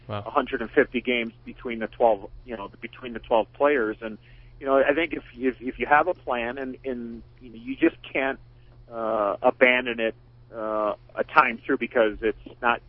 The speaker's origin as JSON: {"language": "English", "town": "Chicago", "region": "Illinois", "country": "United States", "tie": "born or raised there", "said": "I could never imagine growing up in Chicago and seeing one of my favorite sports teams, whether it's the Cubs or the Bears or the Blackhawks, leave town."}